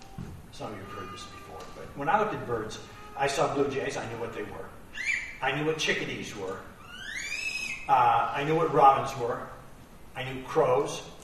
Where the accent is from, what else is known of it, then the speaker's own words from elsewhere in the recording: Cape Cod, Massachusetts, United States; You know, I grew up on Cape Cod